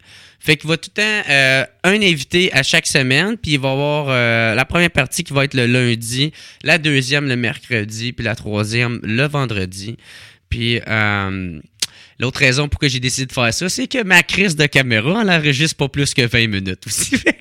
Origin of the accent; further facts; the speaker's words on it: Gatineau, Quebec, Canada; Moi, je viens de Gatineau